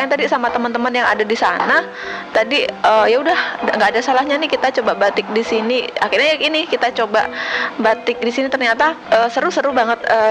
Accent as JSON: {"language": "Indonesian", "town": "Purworejo", "region": "Central Java", "country": "Indonesia", "lives_now": "Yogyakarta, Indonesia", "said": "dari Purworejo. Saat ini saya di sini lagi kuliah di Jogja."}